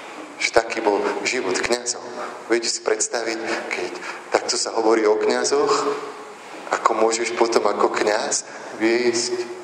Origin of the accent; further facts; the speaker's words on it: Komjatice, Nitra Region, Slovakia; Teraz som bol 2 dni doma v Komiaticiach, ktorá je tu blízko dedina Nitry